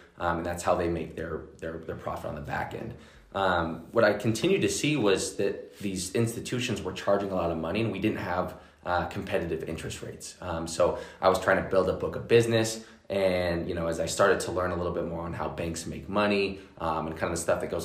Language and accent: English; Boise, Idaho, United States; I grew up here in Boise and got into the lending industry 2019